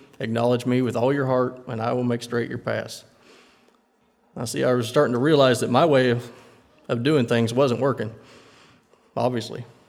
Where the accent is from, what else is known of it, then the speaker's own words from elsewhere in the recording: Leeton, Missouri, United States; I was born in Leeton, I guess Windsor, actually. Raised in Leeton, wasn't much